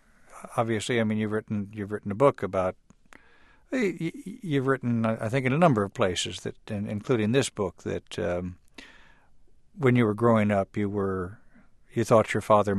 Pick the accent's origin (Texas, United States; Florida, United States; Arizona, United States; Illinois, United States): Illinois, United States; Chicago; being a Chicagoan like your father